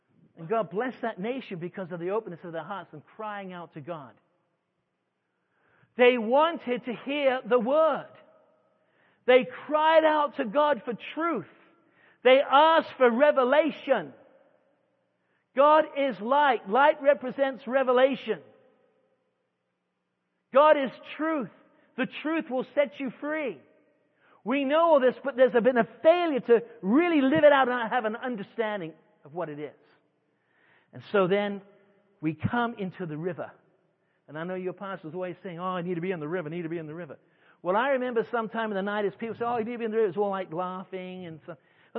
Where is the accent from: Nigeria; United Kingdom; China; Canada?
China; now in United States; I come from China. Now I'm back in America, Christian nation.